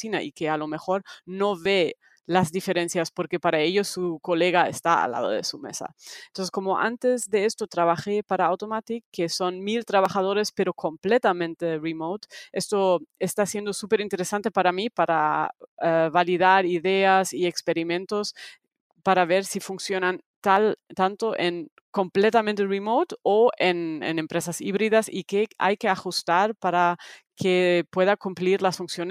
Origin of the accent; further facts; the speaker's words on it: Germany; now in Spain; soy alemana originalmente, pero ahora llevo en España 12 años, si no me equivoco.